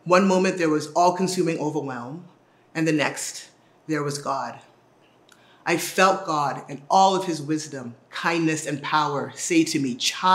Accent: Bahamas; I can't remember if I had to learn it for Sunday school, which I attended sporadically growing up in the Bahamas, or for school, where I took religious knowledge as a core class through the sixth grade.

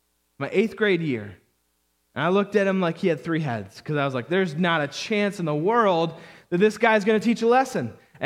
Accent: Michigan, United States; I don't think anybody in my home church growing up in Michigan saw any potential in me.

